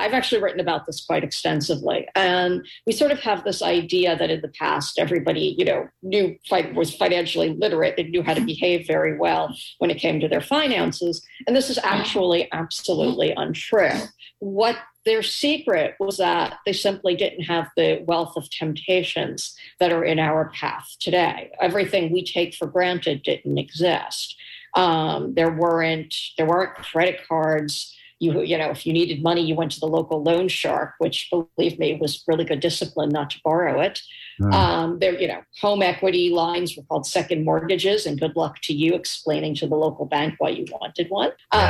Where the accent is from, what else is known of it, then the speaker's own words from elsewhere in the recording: New York City, New York, United States; I was a little girl growing up in New York City